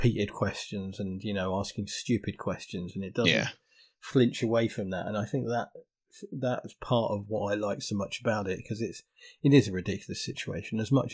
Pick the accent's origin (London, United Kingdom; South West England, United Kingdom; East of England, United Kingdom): East of England, United Kingdom; Hemel Hempstead; born there; She's from Hemel Hempstead, where I was born. I was born in Hemel Hempstead.